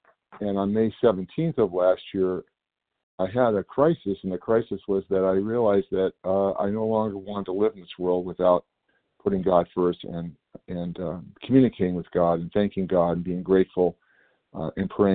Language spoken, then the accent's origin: English; California, United States; I'm from California.